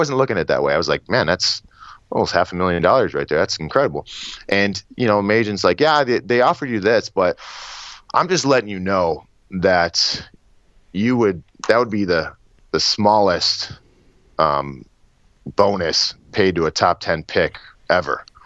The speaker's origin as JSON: {"language": "English", "town": "Cleveland", "region": "Ohio", "country": "United States", "tie": "born or raised there", "said": "I was from born and raised in Cleveland and playing American hockey."}